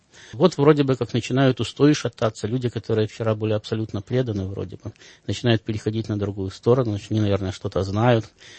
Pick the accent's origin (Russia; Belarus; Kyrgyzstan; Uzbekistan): Belarus; Ну, это мы не белорусы, да, мы литвины. То есть мы там не один народ